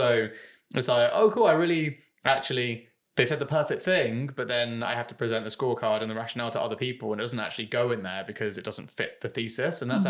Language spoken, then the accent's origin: English; England, United Kingdom; It's really complicated as an Englishman hiring an American